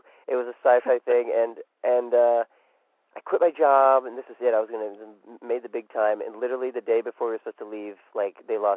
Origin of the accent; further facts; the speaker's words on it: Columbia, Missouri, United States; born there; Yeah, I was born in Missouri. In Columbia, Missouri, where the University of Missouri is. So it was a college town.